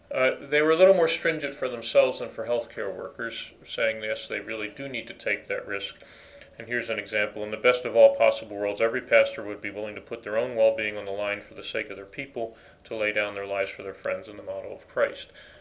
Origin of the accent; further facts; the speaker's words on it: New Mexico, United States; I'm from North New Mexico now. I've been in Connecticut for 20 years, but New Mexicans, I have a feeling, won't adhere nearly as much as Connecticut.